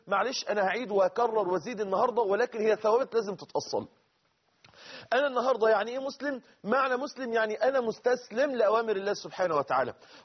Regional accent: Egypt; عندنا في مصر

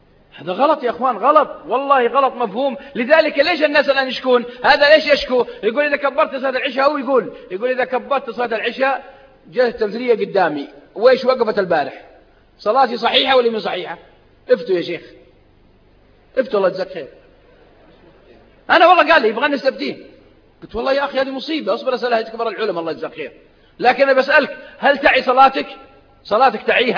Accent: Saudi Arabia; منطقة عندنا في السعودية منطقة الحوية تعرفونها منطقة باردة أيام الشتاء

